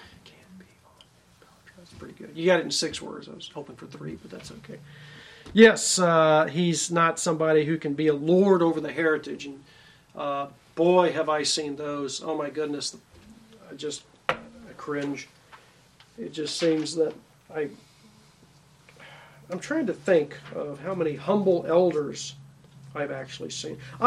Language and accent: English; Texas, United States; He was asking where I was from and from Texas and so forth.